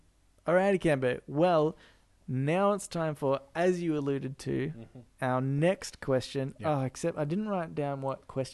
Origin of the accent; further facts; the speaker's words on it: Ferntree Gully, Victoria, Australia; We grew up in Ferntree Gully. Mm-hmm. My parents still live there.